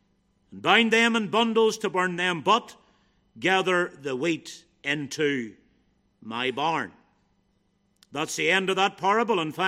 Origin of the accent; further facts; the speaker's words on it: Ballynahinch, Northern Ireland, United Kingdom; It used to really annoy me whenever I was a young person growing up in Ballinahinch